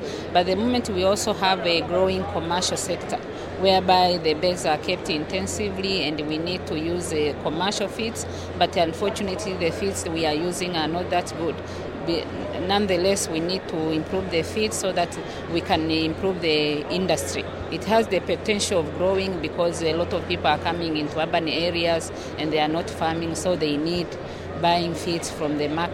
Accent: Tanzania; English is a second language; I'm from Tanzania.

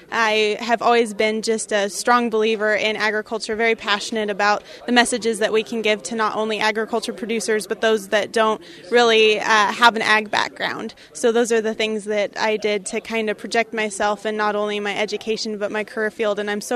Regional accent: Wheatland, Wyoming, United States; I'm a junior at the University of Wyoming majoring in Ag Communications, and I grew up in Wheatland, Wyoming.

